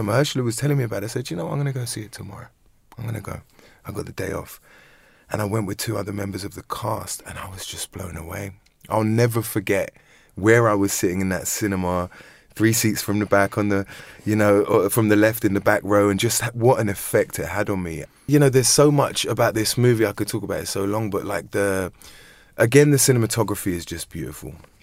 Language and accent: English; London, United Kingdom; London, mate.